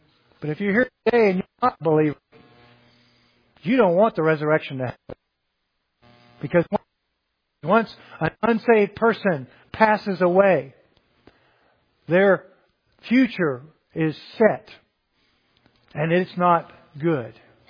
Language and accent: English; Louisiana, United States; accent: Cajun; And since I'm Cajun, we can go backwards.